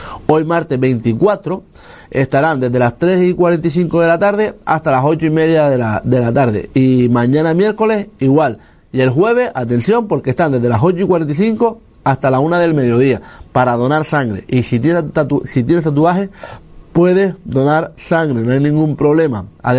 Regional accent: Canary Islands, Spain; now in Fuerteventura, Spain; Igual que yo soy canario y llevo muchísimos años aquí y me considero majorero.

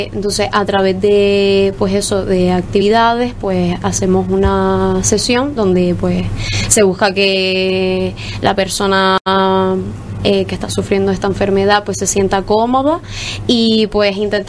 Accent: Canary Islands, Spain; moved away; De Gran Canaria.

